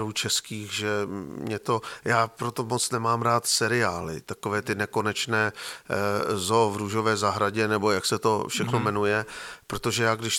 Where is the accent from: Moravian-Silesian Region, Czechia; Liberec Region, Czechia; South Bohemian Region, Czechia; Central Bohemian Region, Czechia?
Moravian-Silesian Region, Czechia; Ostrava; accent: Ostrava dialect; jsem vyrůstal v ostravštině a takzvané moravizmy, které jsou v nás zakořeněny